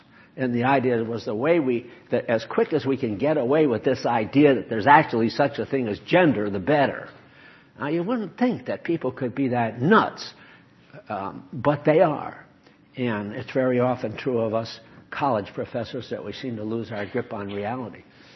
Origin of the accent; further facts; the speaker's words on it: New England, United States; Now, where I was raised in New England, there's a few things that were true.